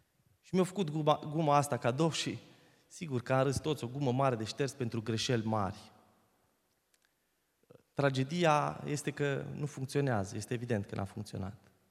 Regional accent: Italy; Eram adolescent, am crescut în Italia, eram din familie de pocăiți.

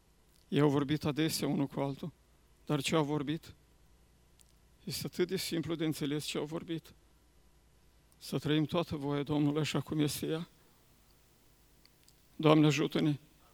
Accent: Romania; Și ne-a întrebat de unde suntem. Și noi am spus, suntem români.

